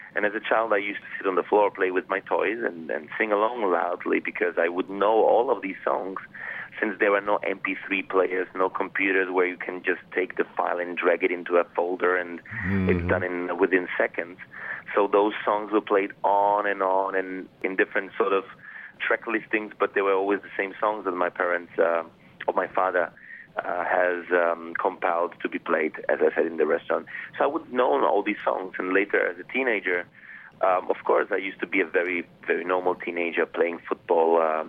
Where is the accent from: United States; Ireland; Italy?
Italy; also born or lived in Vienna, Austria; I speak German because I was born in Vienna. I speak Italian because my parents are from Naples and I lived in Italy. I was brought up there and spoke it at home as well, English, French, and Spanish in school.